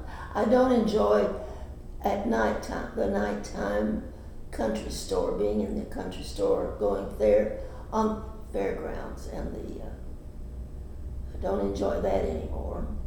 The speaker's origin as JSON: {"language": "English", "town": "Fort Worth", "region": "Texas", "country": "United States", "said": "I came from Fort Worth, Texas, and I never canned anything. Nobody in my area canned food."}